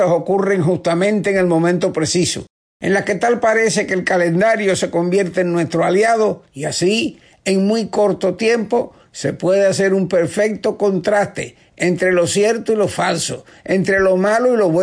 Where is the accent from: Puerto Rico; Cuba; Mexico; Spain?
Cuba; moved away